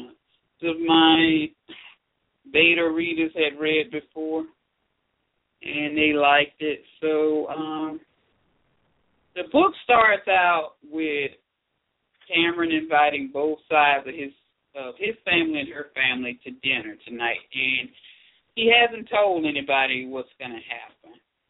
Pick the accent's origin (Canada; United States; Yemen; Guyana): United States; St. Petersburg, Florida; I grew up in St. Petersburg, Florida, and a lot of Mango Cove is based on that city.